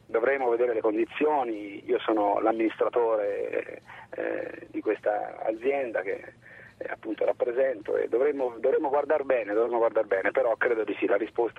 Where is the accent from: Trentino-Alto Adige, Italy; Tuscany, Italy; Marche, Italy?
Tuscany, Italy; Siena; moved away; Io vengo da Siena, me ne sono andato per fare il mio lavoro in posti semplicemente, sì, sicuramente più difficili dal punto di vista imprenditoriale da percorrere